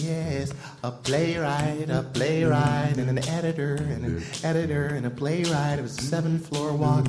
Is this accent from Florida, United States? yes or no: no; Montana, United States; moved away; I grew up in Montana, yes. Sometimes we would get up and we would have a snow drift covering up to the roof. Then I moved to a little place called the Big Apple.